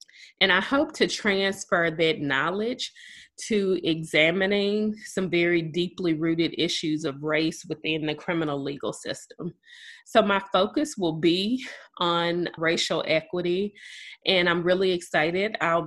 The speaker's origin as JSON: {"language": "English", "town": "Memphis", "region": "Tennessee", "country": "United States", "tie": "born or raised there", "said": "I returned to my hometown of Shelby County, which is Memphis, Tennessee"}